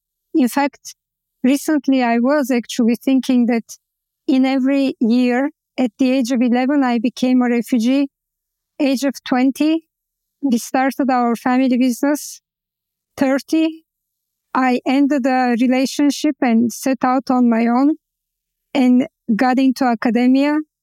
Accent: Bulgaria; moved away; Growing up in Bulgaria, you are told that you are a Turk. I am growing up in a Muslim Turkish family.

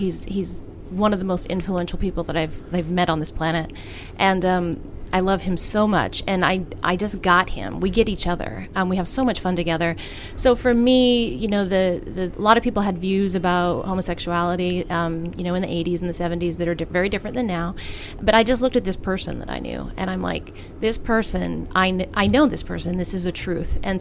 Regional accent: Kaysville, Utah, United States; I am from Kaysville, Utah.

